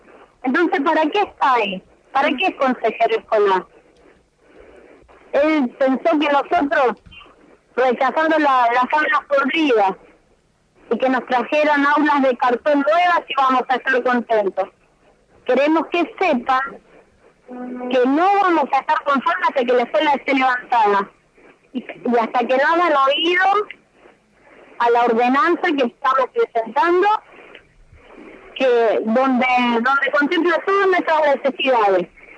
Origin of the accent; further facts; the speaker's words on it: Argentina; Yo soy de Las Piñas, donde está la escuela 80.